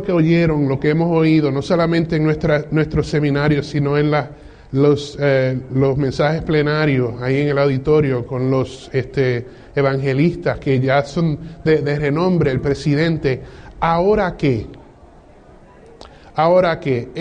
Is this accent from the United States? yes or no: yes; Michigan, United States; Spanish is a second language; also born or lived in New York; español no es mi idioma fuerte, ¿okay? Yo nací en Nueva York y me crié en Michigan. Pero me defiendo porque mami y papi insistieron en hablar español en la casa